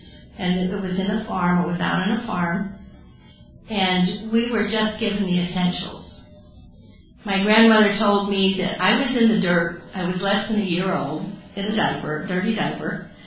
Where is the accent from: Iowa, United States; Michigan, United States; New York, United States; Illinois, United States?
Illinois, United States; born there; I was born in Illinois. Not too far from Arkansas, right?